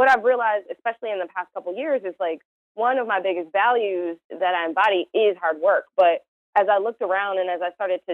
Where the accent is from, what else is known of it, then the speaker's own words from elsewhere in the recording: Detroit, Michigan, United States; So I'm originally from Detroit, so definitely from the Midwest, where hard work is what it's all about.